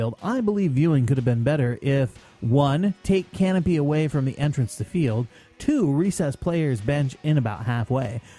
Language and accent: English; Northeast, United States; because I'm from the Northeast